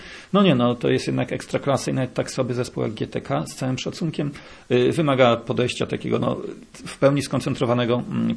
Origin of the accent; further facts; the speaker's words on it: Słupsk, Pomeranian Voivodeship, Poland; Oczywiście ja jestem ze Słupska